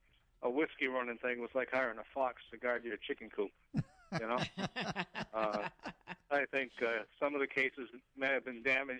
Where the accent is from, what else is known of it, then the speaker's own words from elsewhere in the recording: New Bedford, Massachusetts, United States; as a kid growing up in the New Bedford area, where there's 90% of the population was from Portugal